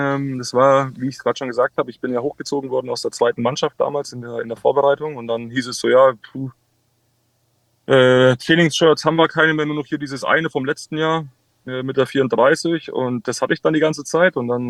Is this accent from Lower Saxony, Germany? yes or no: no; Würzburg, Bavaria, Germany; born there; es war für mich als gebürtiger Würzburg immer eine Herzensangelegenheit, für Würzburg zu spielen.